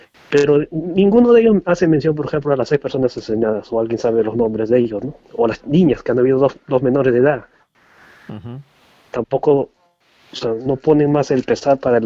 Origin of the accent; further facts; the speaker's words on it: Peru; yo también soy peruano, yo también soy extranjero